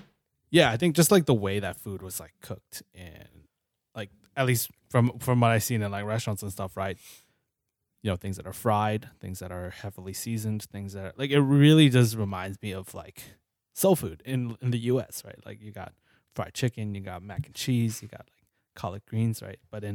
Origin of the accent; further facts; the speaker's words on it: San Leandro, California, United States; But like for me, for example, like growing up in San Leandro, we didn't really have a lot of Filipino restaurants.